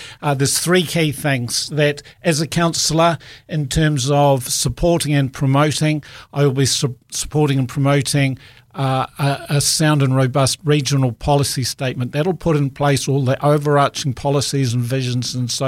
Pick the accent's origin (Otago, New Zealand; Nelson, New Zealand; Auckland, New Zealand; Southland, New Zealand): Otago, New Zealand; Balclutha; I grew up in Balclutha, south of Otago, went to university, trained as an engineer, and went overseas, returned.